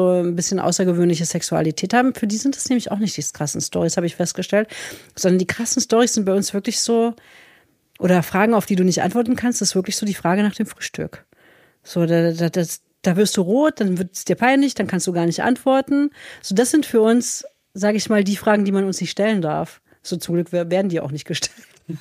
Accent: East Germany, Germany; mein Englisch ist relativ schlecht, weil ich bin ja im Osten groß geworden und genau zu der Zeit, wo ich Englisch gelernt habe, waren das dann die ehemaligen Russischlehrer, die uns versucht haben, Englisch beizubringen.

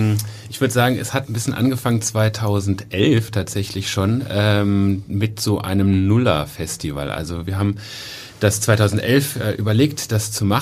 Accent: Cologne, North Rhine-Westphalia, Germany; born there; ich bin selber in Köln geboren

